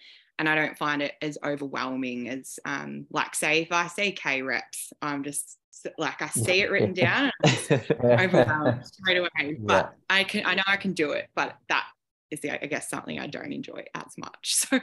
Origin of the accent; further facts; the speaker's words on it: Corop, Victoria, Australia; also born or lived in Rochester; I'm from near Echuca, so a little, I'm from Rochester, but living in Corop at the moment, which is where I grew up.